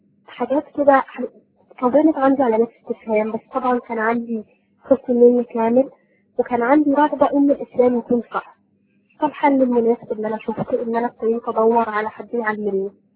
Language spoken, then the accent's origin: Arabic; Egypt; أنا الخلفية بتاعتي طبعا أسرة مسلمة، وواضح طبعا من اللهجة إن إحنا مصريين. الأسرة بتاعتي ما كانتش متدينة أوي ولا كانت بتفرض علينا أي شكل من أشكال التدين،